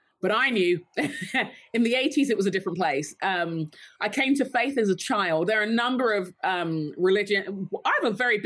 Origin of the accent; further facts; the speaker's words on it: London, United Kingdom; So I am the child of Nigerian immigrants. There's a very large Nigerian community in England. I grew up in London.